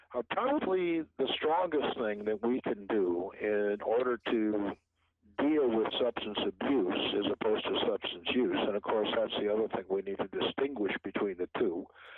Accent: Wisconsin, United States; I'm a Packers fan, too. I'm originally from Wisconsin, so go Packers.

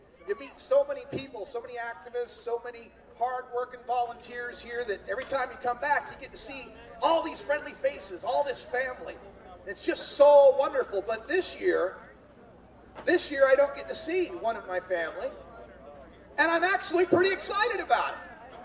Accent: Oregon, United States; now in Washington, United States; And my home state of Oregon is going to legalize.

